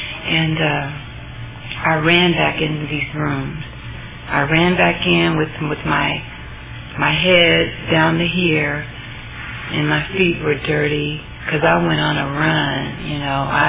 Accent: California, United States; And I'm from Riverside County.

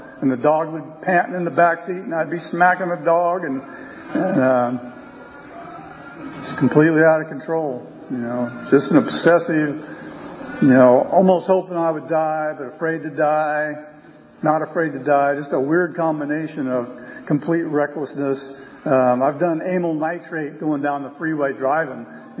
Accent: Bakersfield, California, United States; I was born and raised in Bakersfield, you know

